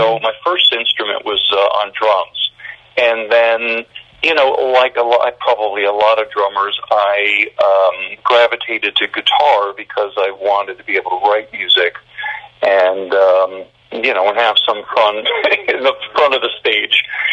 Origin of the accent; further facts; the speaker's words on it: Norwalk, Connecticut, United States; I lived outside the state briefly, but almost probably 95% of my life I've been in Connecticut. I'm from Norwalk originally, and now I'm in New Haven County.